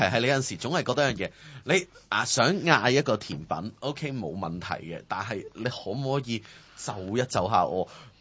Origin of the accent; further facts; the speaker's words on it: Chaozhou, Guangdong, China; 因為我係潮州人嘅關係啦